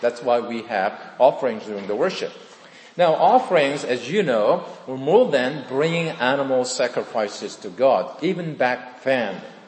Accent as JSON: {"language": "English", "region": "Incheon", "country": "South Korea", "tie": "born or raised there", "second_language": "English", "said": "he landed from his boat on Incheon, which is my hometown in South Korea."}